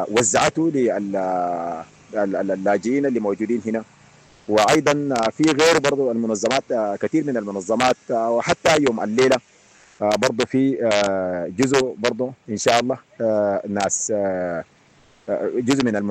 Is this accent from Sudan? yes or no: yes; Sudan; now in Uganda; بلدنا السودان